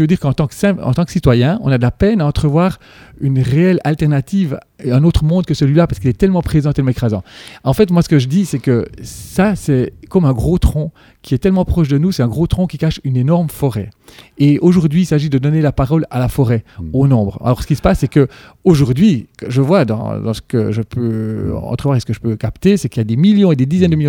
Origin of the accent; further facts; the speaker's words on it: Switzerland; en Suisse, par exemple, du fait que je viens de la Suisse